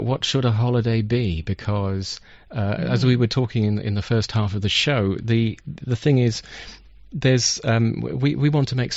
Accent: United Kingdom; Because I'm British, and I refuse to say vacation

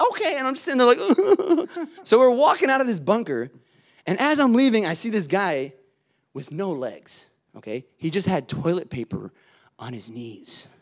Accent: Detroit, Michigan, United States; So I grew up actually in the Detroit area, but real close to Dearborn, you know.

